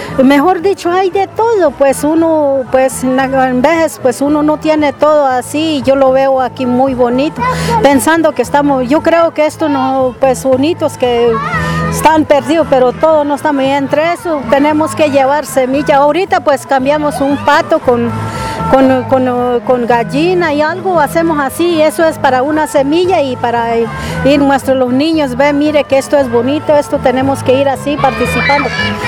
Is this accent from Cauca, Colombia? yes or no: yes; Toribío, Cauca, Colombia; vengo de Resguardo Toribío como representante del gobernador.